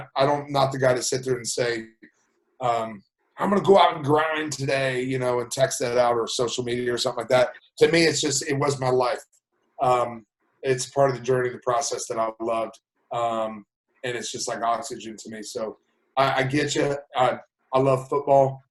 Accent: Texas, United States; I grew up in Texas when I was young, so it'd have to be Roger.

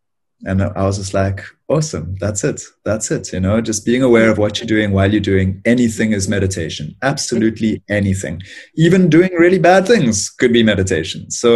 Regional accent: Cape Town, Western Cape, South Africa; So, I was raised in Cape Town without any particularly spiritual background or infrastructure, we might say

